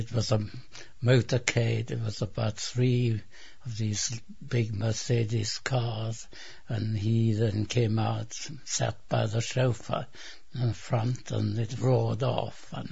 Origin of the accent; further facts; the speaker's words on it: Munich, Bavaria, Germany; born there; English is a second language; moved away; In my 90th year, I was born in Germany, in Munich, but I've lived in this country now for about 75 years.